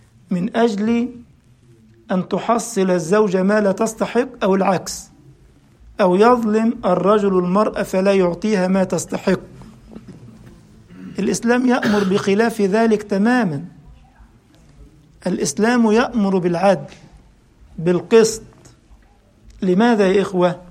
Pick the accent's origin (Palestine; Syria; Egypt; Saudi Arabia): Egypt; وإحنا عندنا في مصر لما يعمل الكنافة يقول لك اعمل لها العقد.